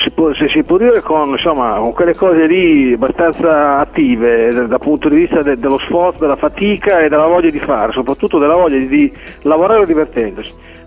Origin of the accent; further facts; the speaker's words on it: Spilamberto, Emilia-Romagna, Italy; andando spesso nel mio paese, che si chiama Spinamberto